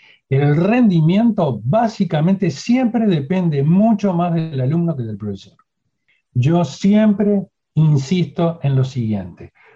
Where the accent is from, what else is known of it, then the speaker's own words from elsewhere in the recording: Salto, Uruguay; yo soy del interior, nací en Salto, y sé muy bien las dificultades que podemos tener los que vivimos en el interior